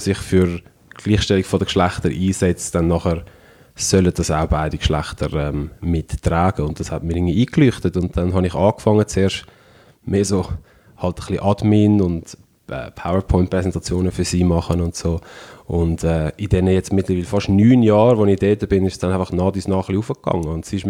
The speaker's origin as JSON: {"language": "German", "country": "Switzerland", "tie": "born or raised there", "said": "ich bin in der Schweiz aufgewachsen"}